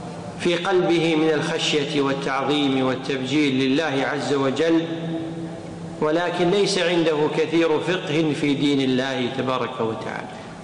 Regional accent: Kuwait; لا سيما في عندنا في الكويت، يقولون اللي ما يعرفك ما يثمنك.

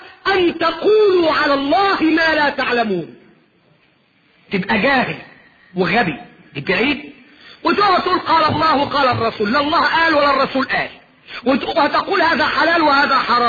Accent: Egypt; في قاعدة عندنا في مصر ارجو ان لا تكون عندكم

